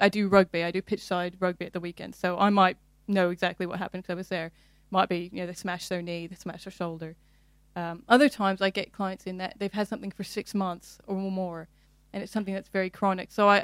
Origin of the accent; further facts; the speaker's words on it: Nevada, United States; I'm obviously, if you can't tell by my accent, originally from the United States. I'm from a small town outside of Las Vegas. I grew up in a low-income family, no money for university